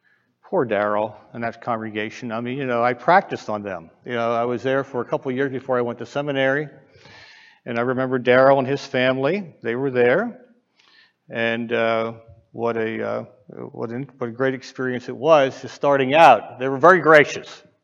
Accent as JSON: {"language": "English", "town": "Belleville", "region": "Pennsylvania", "country": "United States", "tie": "born or raised there", "said": "So I'm from Belleville, Pennsylvania. That's where I grew up, Mifflin County."}